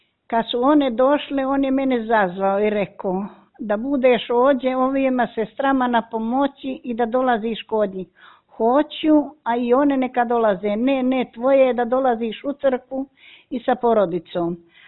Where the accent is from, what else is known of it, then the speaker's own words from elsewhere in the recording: Grmljani, Republika Srpska, Bosnia & Herzegovina; born there; Rođena sam u selu Grmljani